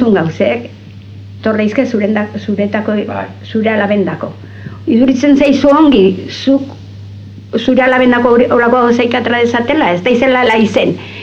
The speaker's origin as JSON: {"language": "Basque", "town": "Txorrondo", "region": "Basque Country", "country": "Spain", "tie": "born there", "said": "auzo bat, erraten zaio, Txorrondo. Hor jaioa naiz ni."}